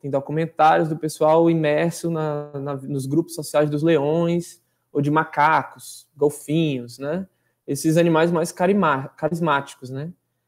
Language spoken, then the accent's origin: Portuguese; Fortaleza, Ceará, Brazil; Eu sou natural de Fortaleza, cearense.